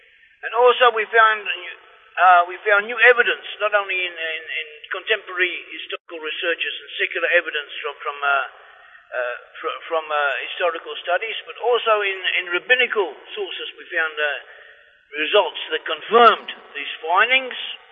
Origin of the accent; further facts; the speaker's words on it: Australia; moved away as an adult; now in Israel; Well, I live in Israel. I was born in Australia, and until I was 22, 23, I came to Israel.